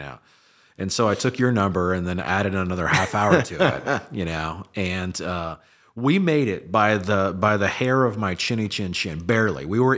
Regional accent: San Francisco, California, United States; also born or lived in Palo Alto; And I grew up out in San Francisco and then down the peninsula in Palo Alto and stuff. That's where I went to high school.

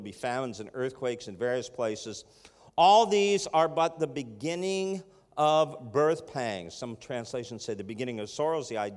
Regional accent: Canada; We're from Canada, guys.

